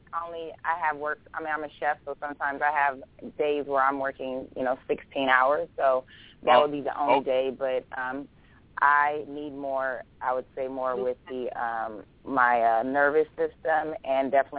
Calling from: California, United States; Greetings. … I'm calling from California.

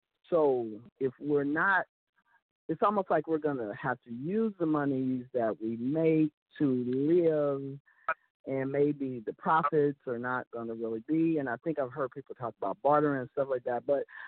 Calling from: Houston, Texas, United States; I'm calling from Houston, Texas.

